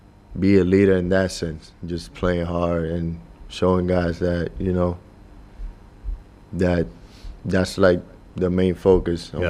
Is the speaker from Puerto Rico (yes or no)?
yes; Puerto Rico; also born or lived in Bronx, United States; So I grew up, so I was born in Puerto Rico.